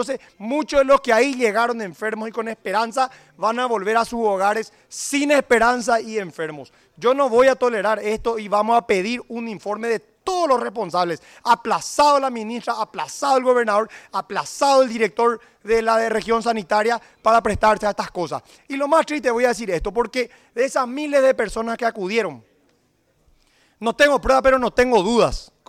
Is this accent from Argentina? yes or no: no; Paraguay; nosotros como paraguayos